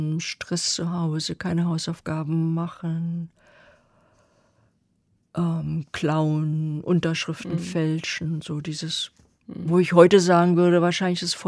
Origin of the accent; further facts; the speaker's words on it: East Germany, Germany; ich komme aus der DDR und ich habe keinen Bezug gehabt zu Drogen.